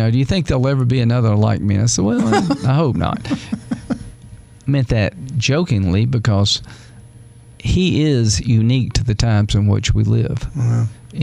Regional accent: South Carolina, United States; And, you know, I grew up in Central South Carolina, first in my family.

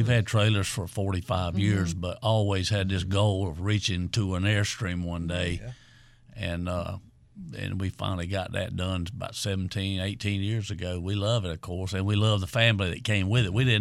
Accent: York, United States; we're both from York. We both grew up there.

